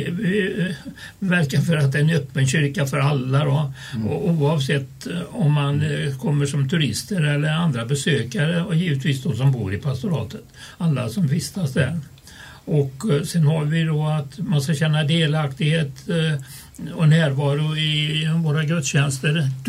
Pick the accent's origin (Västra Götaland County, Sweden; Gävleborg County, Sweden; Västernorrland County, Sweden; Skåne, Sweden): Västra Götaland County, Sweden; Gudhem; och jag kommer från Gudhem. Jag har varit aktiv i kyrkan sen vi flyttade hem då, från att ha studerat ut på andra ställen i mitten på 80-talet.